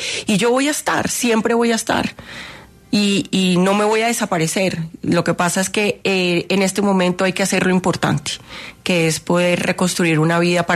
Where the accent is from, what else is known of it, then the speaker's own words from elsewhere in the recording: Colombia; demostramos como colombianos lo que somos